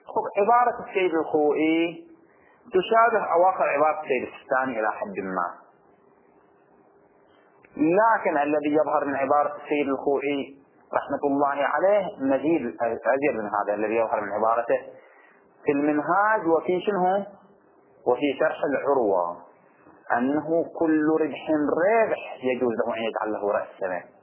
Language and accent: Arabic; Bahrain; الراتب إحنا عندنا في البحرين شهري.